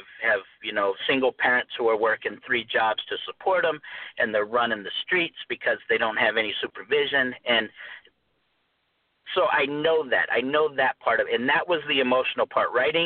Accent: Phoenix, Arizona, United States; growing up, I grew up in South Phoenix, and it was considered, you know, the bad part of town.

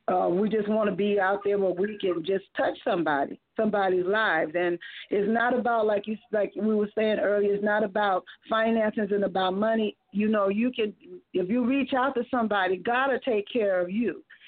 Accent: Compton, California, United States; Yes, I am. I grew up in Compton, so I know what you're talking about.

